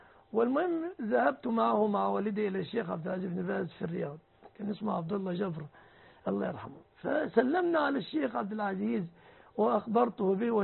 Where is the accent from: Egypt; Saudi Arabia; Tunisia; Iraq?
Egypt; الأوضاع عندنا في مصر